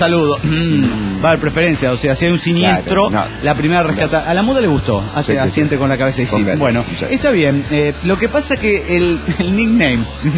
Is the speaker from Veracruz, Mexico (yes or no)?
yes; Orizaba, Veracruz, Mexico; de Orizaba, México.